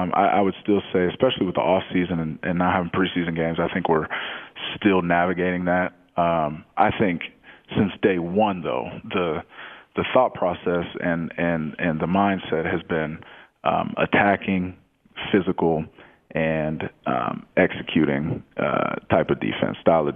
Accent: Austin, Texas, United States; I'm from Austin, Texas. We hunkered down in Austin, my family and I was lifting in the garage

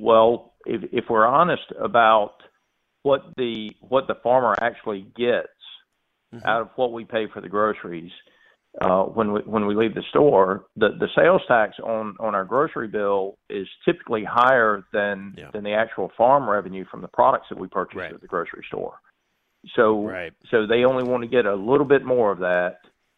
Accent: the South, United States; I'm just from the South. I mean, I'm from the farm.

